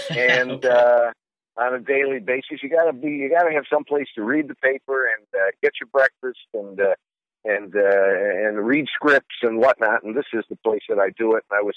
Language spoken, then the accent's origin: English; Rochester, New York, United States; I'm from Rochester, and I was a trustee of the Eastman Museum at the time, and I still am.